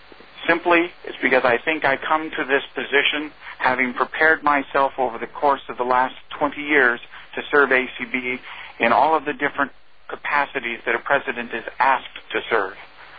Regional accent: Massachusetts, United States; I'm speaking to you this evening not from my home state of Massachusetts, but from New York City

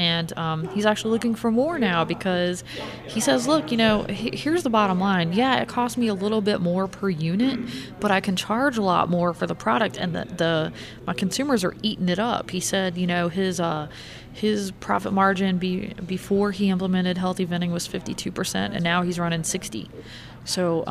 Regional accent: Virginia, United States; They're produced in Pennsylvania, but I had them as a child growing up in Virginia.

